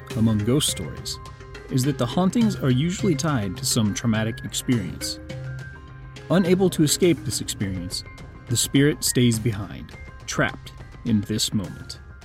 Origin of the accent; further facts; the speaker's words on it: Kansas, United States; I want to tell another ghost story, this one also from my home state of Kansas.